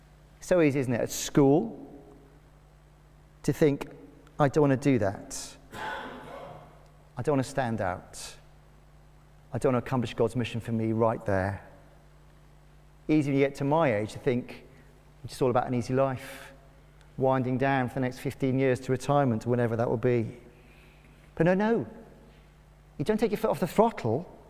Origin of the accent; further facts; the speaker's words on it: Cardiff, Wales, United Kingdom; Growing up in Cardiff, one of my favourite trips as a family was to go to the Gower beaches beyond Swansea.